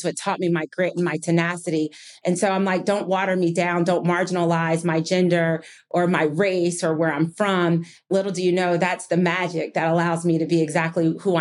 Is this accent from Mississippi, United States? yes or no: no; New Jersey, United States; also born or lived in Rochester, New York; I was born in Rochester, New York, and moved to New Jersey. And we were long on love and short on money.